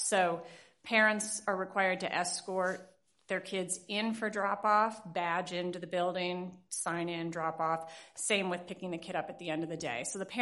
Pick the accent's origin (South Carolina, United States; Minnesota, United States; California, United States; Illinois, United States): Minnesota, United States; Minneapolis; with Capital Real Estate. I'm from Minneapolis, Minnesota.